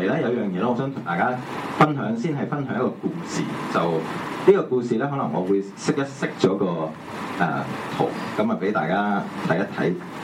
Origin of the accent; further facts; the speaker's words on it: Hong Kong; 啲美國股比較窮啲啫，我哋香港人都唔差噶喎